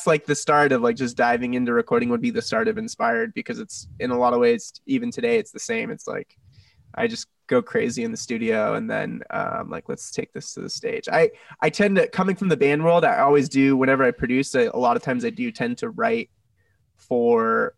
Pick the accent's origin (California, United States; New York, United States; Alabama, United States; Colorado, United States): California, United States; San Diego; Born and raised in San Diego and in North County, which is, you know, a lot different than the city.